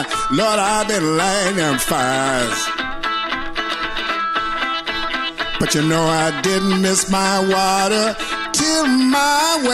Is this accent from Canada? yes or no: yes; Hamilton, Ontario, Canada; born there; I was born in Hamilton, Ontario, on Winter Street, right next to the Griffins